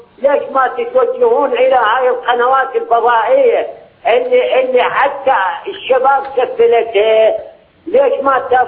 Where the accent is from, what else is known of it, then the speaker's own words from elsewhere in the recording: Najaf, Najaf Governorate, Iraq; أنا من النجف مدينة الإمام علي بن أبي طالب عليه السلام.